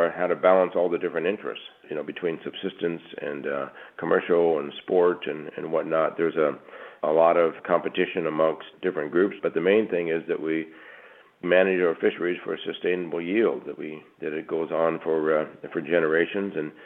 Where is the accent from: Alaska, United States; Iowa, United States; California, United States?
Alaska, United States; Valdez; Growing up in Valdez, obviously you don't go up in Valdez without at some point being on a seiner